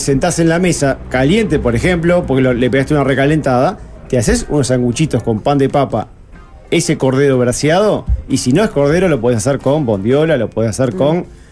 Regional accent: Uruguay; El uruguayo, no sé por qué, sí sé por qué, porque somos uruguayos.

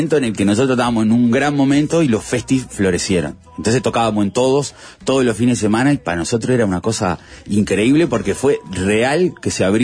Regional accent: Montevideo, Uruguay; Nosotros somos muy montevideanos, entonces tocamos todo el tiempo en Montevideo

